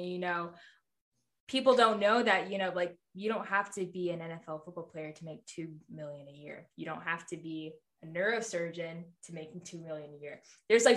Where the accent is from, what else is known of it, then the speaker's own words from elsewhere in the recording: Maryland, United States; this was in Atlanta, Georgia, and I'm from Maryland. So I'm not really used to like what's down there